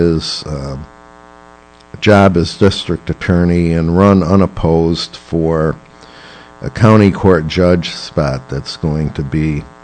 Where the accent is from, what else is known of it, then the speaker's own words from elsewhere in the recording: Gloversville, New York, United States; I grew up in Gloversville, and we had two beautiful amusement parks, one in Kroger Lake and one in Pine Lake.